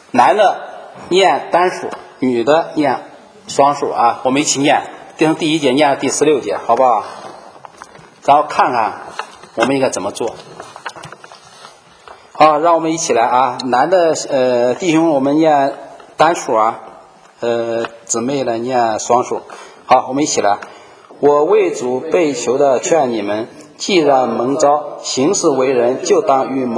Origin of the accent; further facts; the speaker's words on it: China; 她问你从哪来，我是中国来的